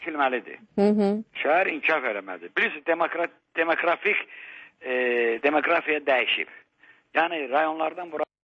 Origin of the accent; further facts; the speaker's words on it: Baku, Azerbaijan; Mən özüm Bakılıyam.